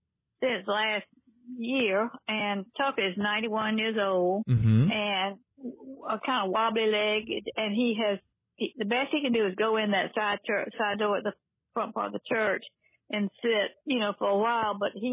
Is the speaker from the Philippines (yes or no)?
yes; Philippines; born there; moved away; My daddy was a medical missionary to the Philippines, and so I was born in the Philippines, and he delivered me there.